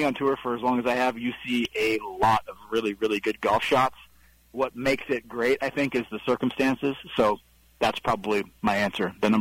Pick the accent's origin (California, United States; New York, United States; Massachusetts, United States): California, United States; Pebble Beach growing up in Northern California